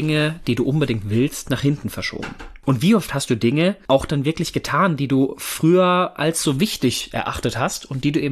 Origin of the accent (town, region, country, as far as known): North Rhine-Westphalia, Germany